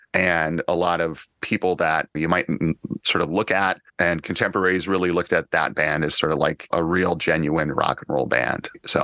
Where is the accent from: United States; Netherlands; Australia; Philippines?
United States; Midwest; First of all, they're a Midwestern band. I'm from the Midwest.